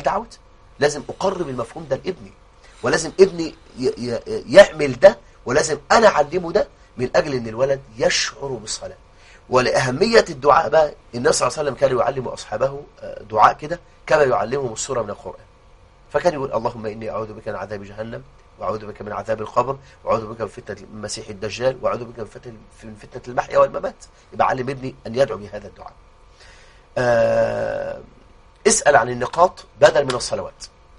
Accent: Egypt; بلدنا مصر

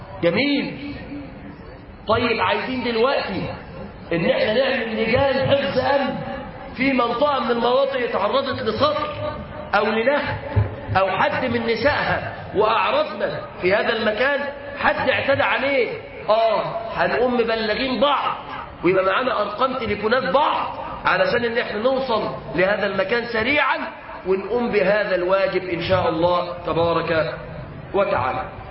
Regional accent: Egypt; لأهلنا في بلدنا مصر

